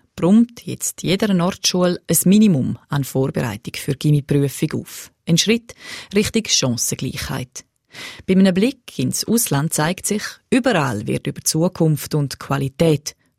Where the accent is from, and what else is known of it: Switzerland